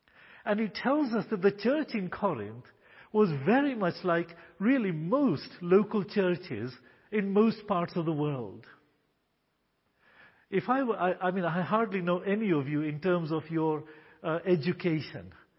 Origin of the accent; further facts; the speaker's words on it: Kenya; I was born and raised in Kenya.